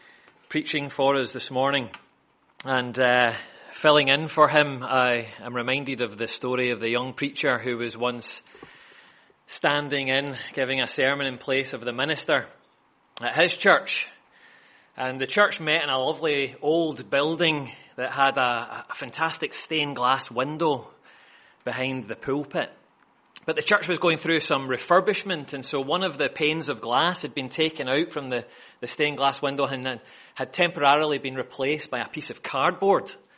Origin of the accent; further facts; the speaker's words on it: Scotland, United Kingdom; as a Scotsman, I'm not used to temperatures above 12 degrees.